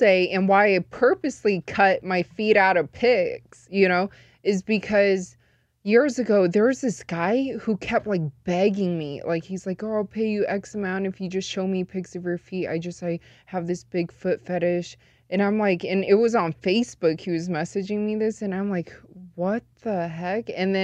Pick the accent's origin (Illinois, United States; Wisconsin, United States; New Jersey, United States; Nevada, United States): Nevada, United States; Las Vegas; Yeah, born and raised in Vegas, but I am full Chinese.